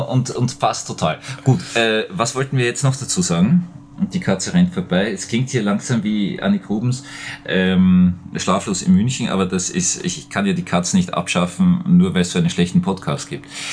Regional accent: Vienna, Austria; ich bin in Wien aufgewachsen, in die evangelische Volksschule in Wien-Gumpendorf gegangen.

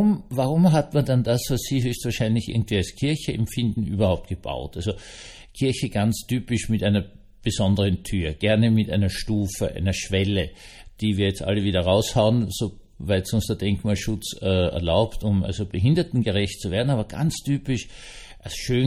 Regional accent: Austria; als Österreicher

